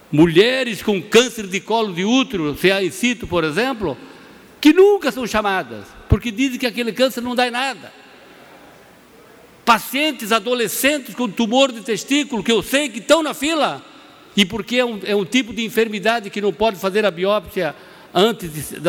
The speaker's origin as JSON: {"language": "Portuguese", "town": "Brusque", "region": "Santa Catarina", "country": "Brazil", "tie": "born or raised there", "said": "A minha cidade natal é Brusque, Botuverá, Brusque."}